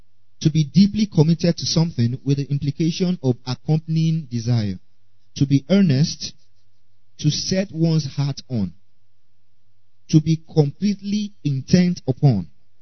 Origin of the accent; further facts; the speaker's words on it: Nigeria; For example, being a Nigerian child, you understand what I'm about to say?